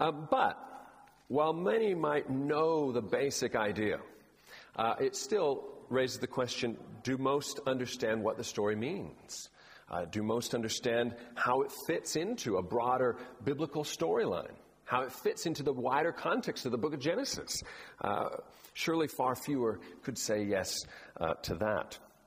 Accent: Los Angeles, California, United States; my hometown newspaper, the Los Angeles Times, had a big story.

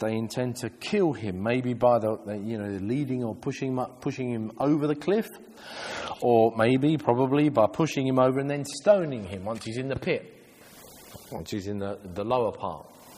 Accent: United Kingdom; now in France; I'm speaking as a British person living in France.

